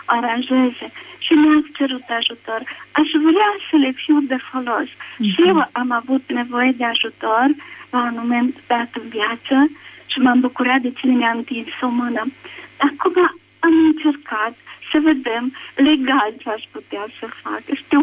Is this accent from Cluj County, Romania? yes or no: yes; Cluj-Napoca, Cluj County, Romania; Sunt de la Cluj